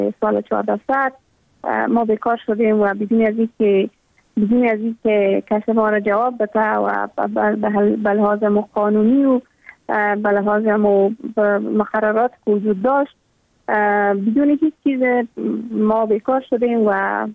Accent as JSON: {"language": "Persian", "country": "Afghanistan", "tie": "born or raised there", "said": "ما هم مثل میلیون ها دختر دیگه در دامن جنگ بزرگ شدم و در همون سیاترین سالایی که در تمام ولایت افغانستان در روزه های مکتب برای دخترها بسته بود."}